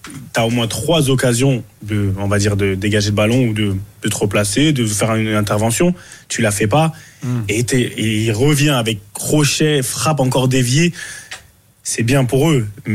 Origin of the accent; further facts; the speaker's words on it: Cameroon; on est Camerounais, on aime bien être dos au mur.